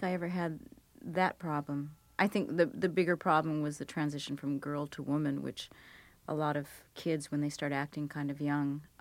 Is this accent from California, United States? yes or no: yes; Hollywood, California, United States; it's sort of funny that I was raised in Hollywood because I knew nobody in show business. And I knew about a three-block radius from my house, so it was sort of like being raised in a small town.